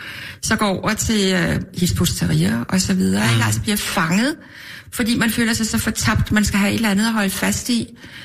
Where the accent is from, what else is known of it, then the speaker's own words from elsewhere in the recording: Copenhagen, Capital Region of Denmark, Denmark; jeg voksede op på Østerbro de første 10 år.